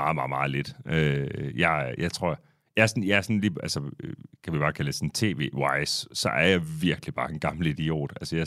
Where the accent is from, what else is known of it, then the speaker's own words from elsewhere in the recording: Randers, Central Denmark Region, Denmark; jeg var 42 år gammel, så jeg er fra 1980, og født og opvokset i Randers.